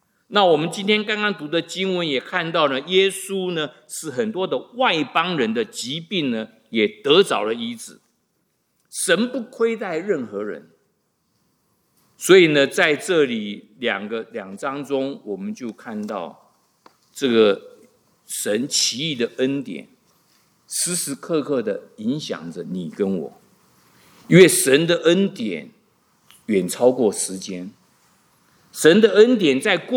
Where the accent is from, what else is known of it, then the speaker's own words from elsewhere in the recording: China; 开门七件事是我们中国人才说的